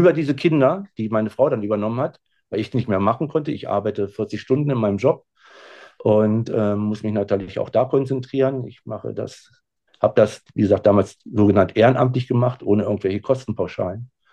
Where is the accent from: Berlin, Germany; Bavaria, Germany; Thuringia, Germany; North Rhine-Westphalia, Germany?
Berlin, Germany; born there; ich bin geborener Berliner.